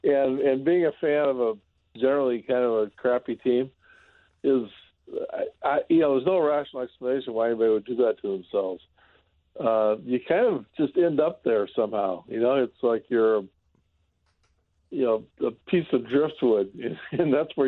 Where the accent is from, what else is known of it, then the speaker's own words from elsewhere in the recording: Cascade, Iowa, United States; From Dubuque to my hometown of Cascade one night, it must have been 1969 or 70